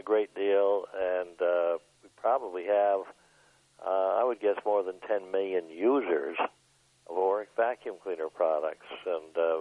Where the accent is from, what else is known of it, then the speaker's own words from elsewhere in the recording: Duluth, Minnesota, United States; born there; That's correct. I was born in Duluth.